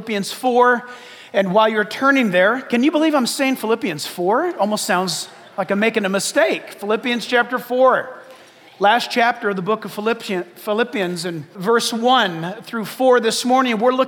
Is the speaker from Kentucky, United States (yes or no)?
no; San Diego, California, United States; born there; I was born in San Diego, so we had our flip-flops and bathing suit on.